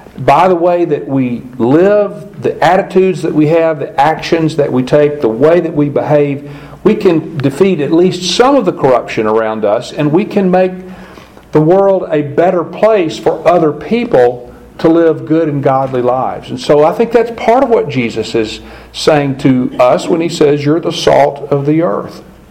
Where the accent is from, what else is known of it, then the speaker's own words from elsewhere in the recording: Tennessee, United States; But my dad continued for my entire young life growing up in Cheatham County, continued to salt cure hams.